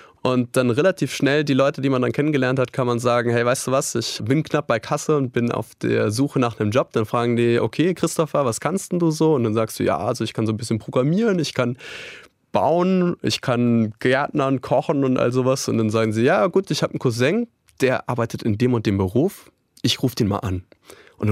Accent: Northern Germany, Germany; ich komme aus Norddeutschland und kenne nur meine kleine norddeutsche Ecke, vielleicht noch Dänemark, wo wir dann immer in den Urlaub gefahren sind.

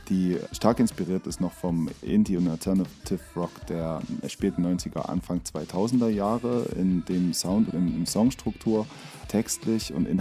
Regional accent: Erfurt, Thuringia, Germany; ich komme aus Erfurt.

